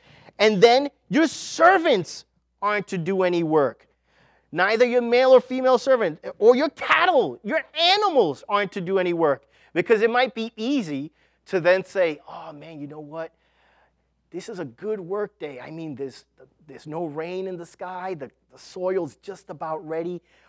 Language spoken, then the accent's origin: English; New York City, New York, United States; So I grew up in New York City.